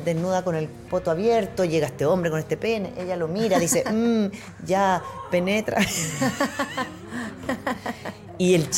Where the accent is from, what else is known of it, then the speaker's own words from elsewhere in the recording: United States; Spanish is a second language; Yo soy súper gringa, todos saben, entonces veo Friends.